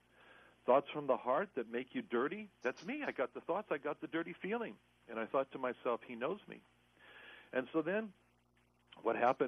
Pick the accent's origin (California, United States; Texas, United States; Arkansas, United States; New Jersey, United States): California, United States; Los Angeles; The weather is so terrible, because I'm from Los Angeles.